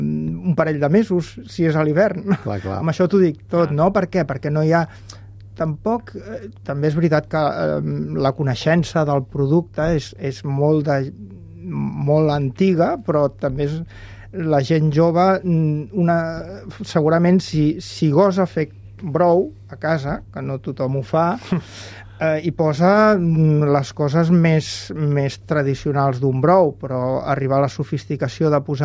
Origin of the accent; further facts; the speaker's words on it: Barcelona, Catalonia, Spain; Jo, com a barceloní que sóc, a vegades visito pobles del Pirineu